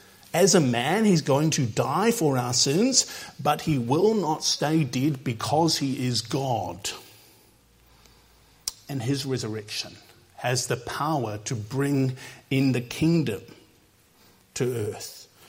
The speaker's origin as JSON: {"language": "English", "country": "New Zealand", "said": "As a New Zealander, if you get on an aeroplane, you can basically always see the ocean."}